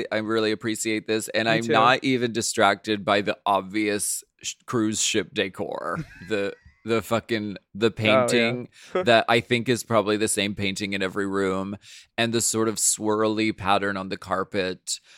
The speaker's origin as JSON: {"language": "English", "town": "Toronto", "region": "Ontario", "country": "Canada", "said": "I'm from Toronto, Canada, and I've been a dancer with Royal Caribbean for almost 4 years now"}